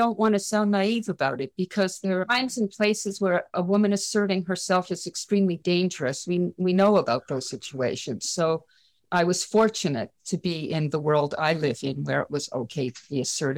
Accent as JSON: {"language": "English", "country": "Canada", "said": "I'm Canadian"}